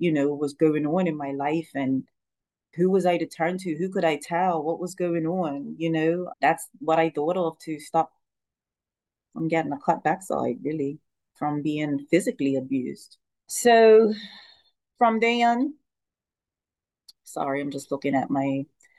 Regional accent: St. George's, Saint George, Grenada; So traditionally, I'm from St. George's

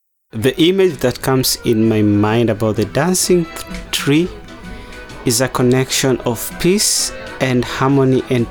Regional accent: Kenya; since I'm from Kenya in Africa

